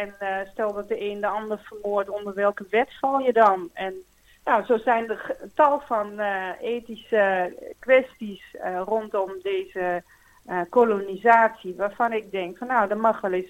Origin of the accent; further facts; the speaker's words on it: Winterswijk, Gelderland, Netherlands; We zijn allebei geboren en getogen in Winterswijk.